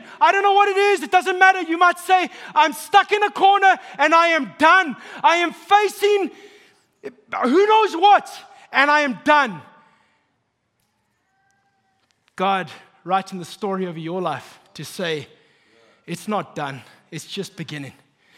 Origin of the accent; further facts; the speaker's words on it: South Africa; For those of you who don't know, I'm from South Africa. My family, my mom, my dad, my sisters, they live in South Africa.